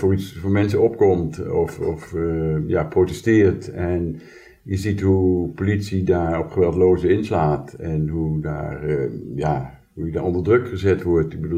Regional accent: Elst, Gelderland, Netherlands; Ik kom uit Elst, ik heb leraaropleiding gedaan, maar die niet afgemaakt.

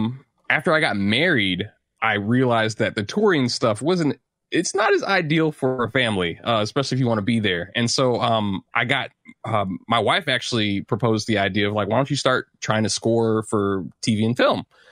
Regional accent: St. Louis, Missouri, United States; Okay. Well, I grew up in St. Louis, Missouri, was classically trained on trumpet at the age of 11.

